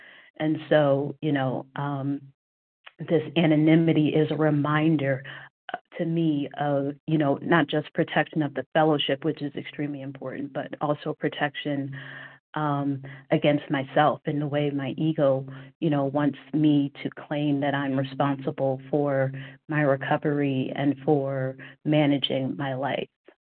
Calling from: New Jersey, United States; I'm listening as from New Jersey on the OA website.

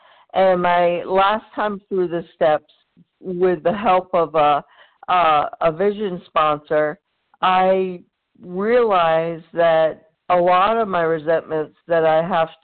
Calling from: Maine, United States; The state of Maine.

